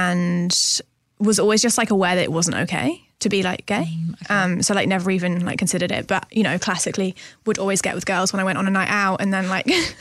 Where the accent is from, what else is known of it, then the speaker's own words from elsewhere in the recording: South West England, United Kingdom; So grew up in North Devon, in this like really tiny, like, I guess like seaside town near the beach, with my parents and an older brother.